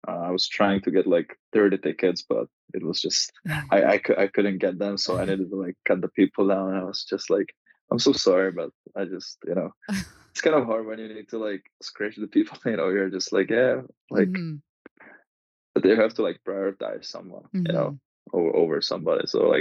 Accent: Brno, South Moravian Region, Czechia; English is a second language; we had a pre-tournament in my hometown, Brno, and we didn't do so well.

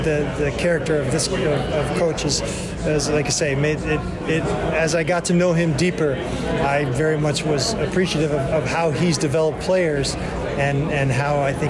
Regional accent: Florida, United States; I'm from Florida. I live in Florida.

